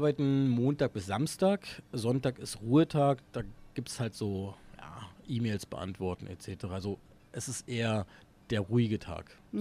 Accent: Berlin, Germany; wir sind aus Deutschland. Also ich komme aus Berlin

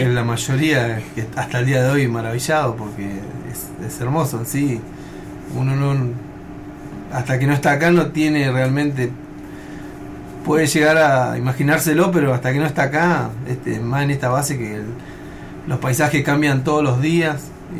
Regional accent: Marcos Paz, Buenos Aires Province, Argentina; yo soy de Marcos Paz, sí, provincia de Buenos Aires, soy casado, tengo 4 hijos

